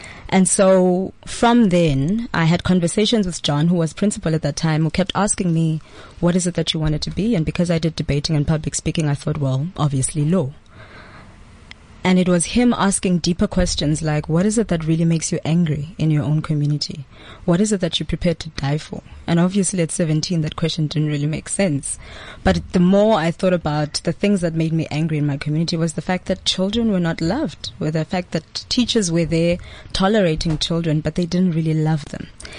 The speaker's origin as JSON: {"language": "English", "town": "Cape Town", "region": "Western Cape", "country": "South Africa", "said": "I am from Cape Town, from the community of Kwalanga."}